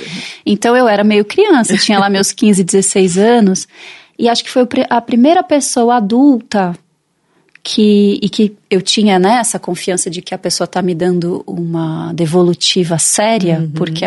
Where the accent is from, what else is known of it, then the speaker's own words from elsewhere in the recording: Bragança Paulista, São Paulo, Brazil; Eu morava em Bragança, né? Eu sou de Bragança Paulista.